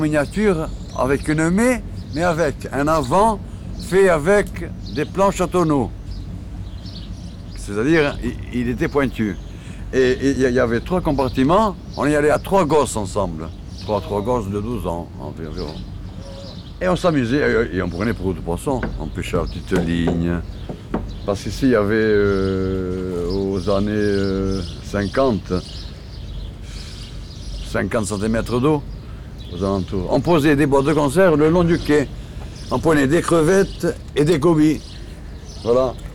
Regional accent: Marseille, Provence-Alpes-Côte d'Azur, France; born there; Non, moi je suis né à Marseille.

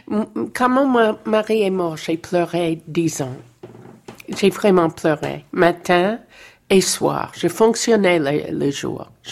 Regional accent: United States; Moi, je suis américaine.

